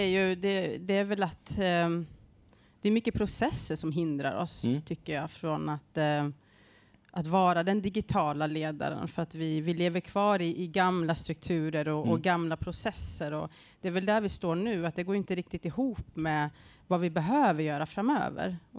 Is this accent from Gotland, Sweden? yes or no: yes; Gotland, Sweden; Ja, jag är uppvuxen på Gotland.